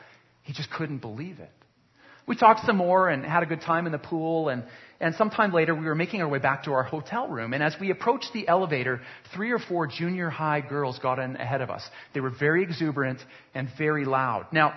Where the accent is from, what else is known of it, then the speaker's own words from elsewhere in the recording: Calgary, Alberta, Canada; I'm from Calgary.